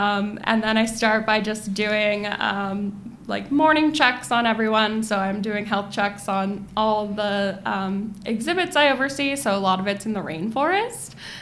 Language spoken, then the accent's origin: English; Monterey, California, United States; I grew up sort of in the Monterey area, and you know, I spent a lot of time at that aquarium